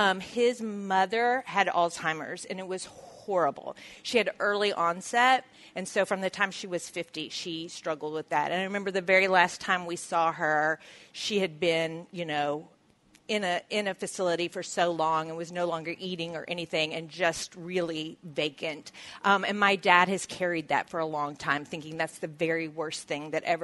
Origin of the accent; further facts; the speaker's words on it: Alton, Illinois, United States; I was born in Alton, Illinois, which is right across the river from St. Louis.